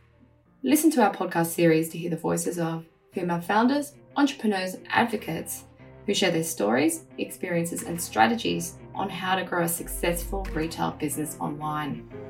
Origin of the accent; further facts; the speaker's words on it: New South Wales, Australia; now in Sydney, Australia; I grew up in the Blue Mountains, surrounded by a beautiful bush, lots of wildlife, and now I live in southern Sydney, very close to the ocean.